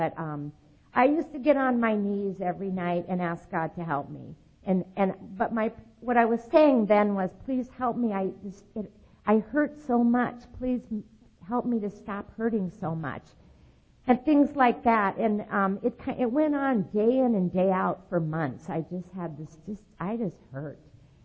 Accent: California, United States; I was born in California, and up to that point, I'd never been out of California.

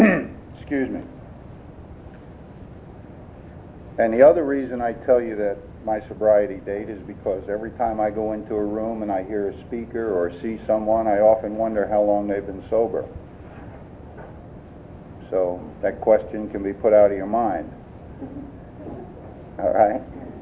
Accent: New Jersey, United States; but I'm a Yankee. I'm from New Jersey, where I got sober.

